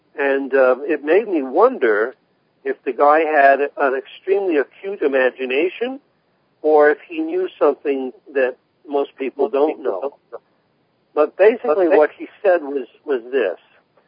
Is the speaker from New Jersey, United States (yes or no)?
yes; Jersey City, New Jersey, United States; I originally hail from New Jersey, and I had the good fortune of growing up in Jersey City at a time when it was a really, really special place to be